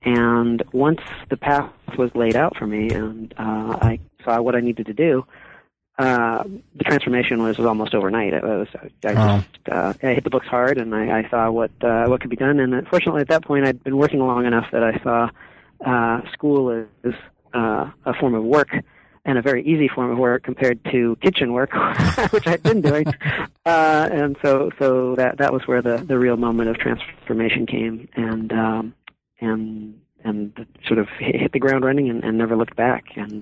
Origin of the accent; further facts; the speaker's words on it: California, United States; also born or lived in Mexico; growing up in California and in northern Mexico with a particularly pious mother, Mexican Catholic